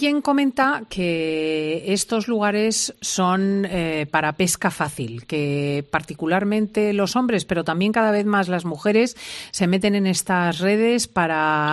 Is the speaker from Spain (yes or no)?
yes; Spain; Somos mucho los españoles